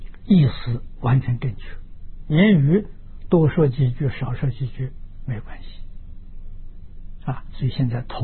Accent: China; 我们中国人念起来不太好口味

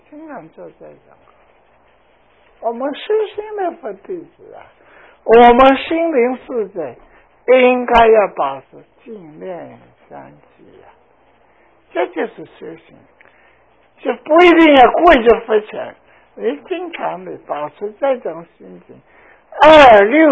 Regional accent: China; 所以我们中国人说没关系，做强盗没关系，18年又是一个好汉

